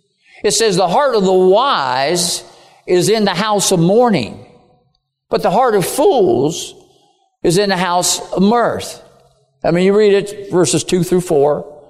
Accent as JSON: {"language": "English", "town": "Cincinnati", "region": "Ohio", "country": "United States", "tie": "born or raised there", "said": "I grew up around Old Forbes Field and Old Crosley Field down in Cincinnati."}